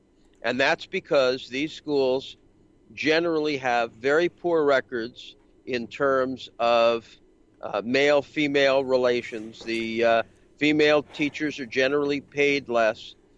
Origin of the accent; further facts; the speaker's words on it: United States; I'm an American taxpayer, as any of your listeners are